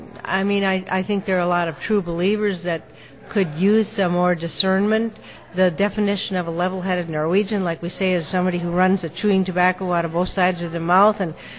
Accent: North Dakota, United States; born or raised there

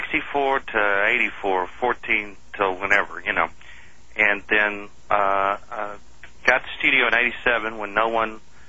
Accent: Memphis, Tennessee, United States; I was born in 1950, so I grew up in Memphis.

